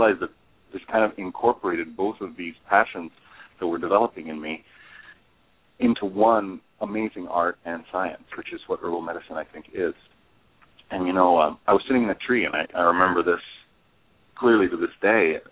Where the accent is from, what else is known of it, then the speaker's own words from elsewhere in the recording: Italy; Well, I was born and raised in Italy. I spent most of my time there in the middle of the Arc of the Alps in this region called the Dolomite region.